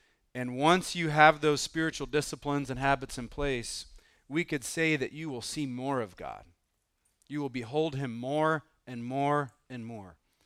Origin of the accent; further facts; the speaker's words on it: the South, United States; I come from the South where you could just get the wood from the woods and put it in the fire, right?